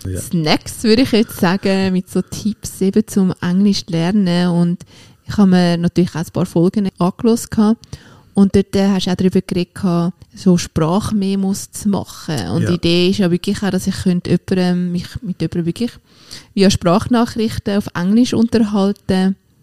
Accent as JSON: {"language": "German", "country": "Switzerland", "accent": "Swiss", "said": "Für die, die meinen Schweizer Dialekt immer noch nicht verstehen."}